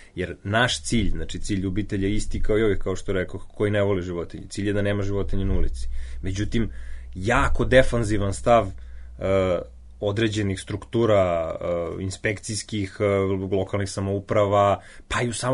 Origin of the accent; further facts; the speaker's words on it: Belgrade, Serbia; ja sam 2006. otišao u Zaječar. Iako imam dosta rodbinu u Zaječaru, nisam, ja sam Beograđanin, ali otišao sam da radim u Zaječarskom pozorištu 2006.